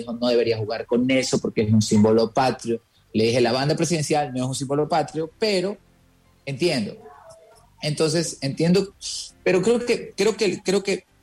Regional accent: Buena Fe, Los Ríos, Ecuador; also born or lived in Babahoyo; De hecho, nací en Babahoyo, pero me crié toda mi vida en Buena Fe. O sea, mi vida hecha en Buena Fe, por completo.

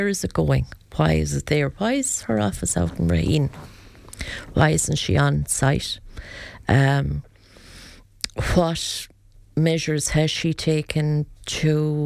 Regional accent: County Clare, Ireland; So, like, we're obviously we're going to fight for Ennis. I'm from West Clare. Opening an A&E in Nina is no good to us back in West Clare.

